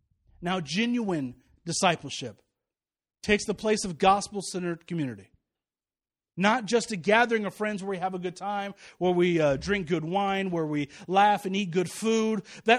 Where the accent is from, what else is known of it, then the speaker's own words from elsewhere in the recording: St. Louis, Missouri, United States; I mean, I'm from St. Louis.